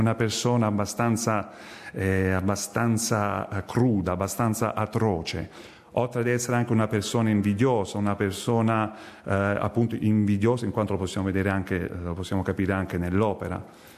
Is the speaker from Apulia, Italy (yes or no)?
yes; Ostuni, Apulia, Italy; Per quanto riguarda la Puglia, io sono molto attaccato alla mia terra perché, vabbè, chi non lo è, però Ostuni, io sono di Ostuni.